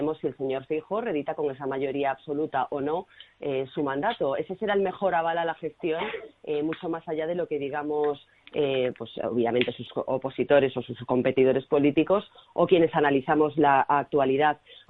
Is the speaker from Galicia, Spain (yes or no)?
yes; Galicia, Spain; como gallega, obviamente, pues conozco muy bien la situación en Galicia